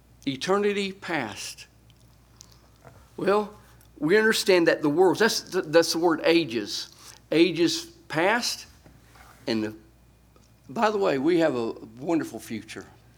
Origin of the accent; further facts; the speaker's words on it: United States; That because I'm American, they said, well, we're going to get money out of them.